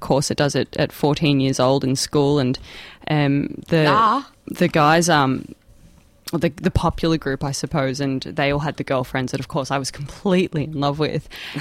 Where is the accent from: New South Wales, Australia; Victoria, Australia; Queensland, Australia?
Victoria, Australia; Melbourne; I grew up in Melbourne, so very close to where we all are right now.